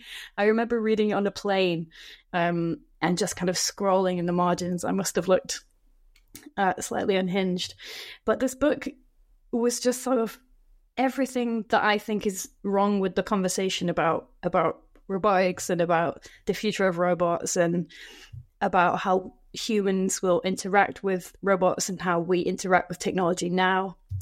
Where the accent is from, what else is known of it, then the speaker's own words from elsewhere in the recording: Yorkshire and the Humber, United Kingdom; now in Glasgow, United Kingdom; I'm a writer of fiction and nonfiction based in Glasgow here in Scotland, though I'm originally from Yorkshire.